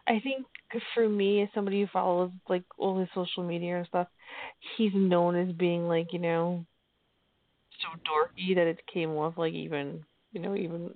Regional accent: Staten Island, New York, United States; I grew up in Staten Island, you know, one of the boroughs.

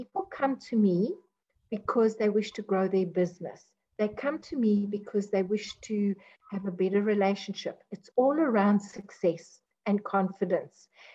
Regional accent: South Africa; born there; No, I am South African. I am an English-speaking South African. My grandmother was Afrikaans.

